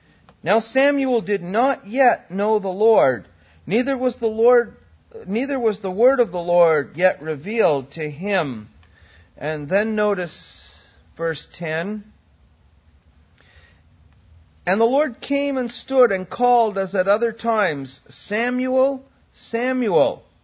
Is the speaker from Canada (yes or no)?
yes; Canada; when I was growing up in Canada, we studied in school a great deal about the British royal family.